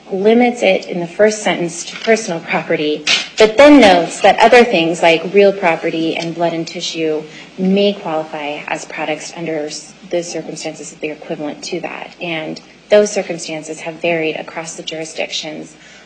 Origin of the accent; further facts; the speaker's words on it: Reno, Nevada, United States; but we don't necessarily have those up north, my hometown, Reno.